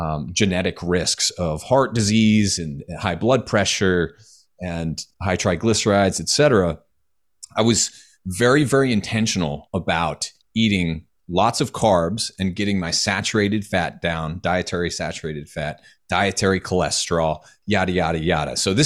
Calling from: Austin, Texas, United States; also born or lived in Colorado; I'm in Austin, Texas.

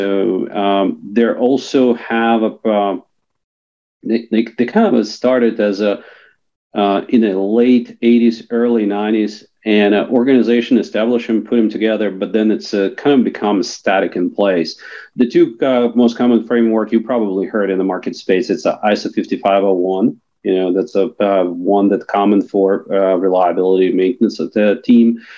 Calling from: South Dakota, United States; Today I'm hailing from South Dakota.

